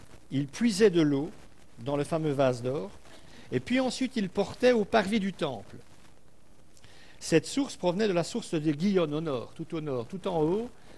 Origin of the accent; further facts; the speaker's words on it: Belgium; Alors on ne s'en rend pas compte, en tout cas nous en tant que Belges